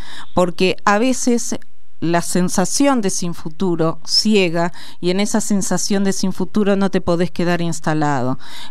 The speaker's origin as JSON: {"language": "Spanish", "country": "Argentina", "said": "creo que esto es lo que tenemos que tener en cuenta como argentinos y argentinas, la educación"}